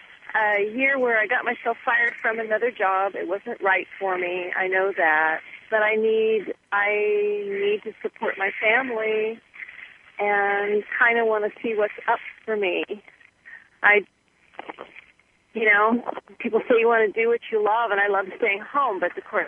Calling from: Wilton, California, United States; California. Uh-huh. Wilton, California.

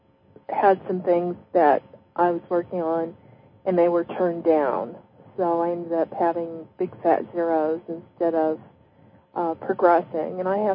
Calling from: Tucson, Arizona, United States; from Tucson.

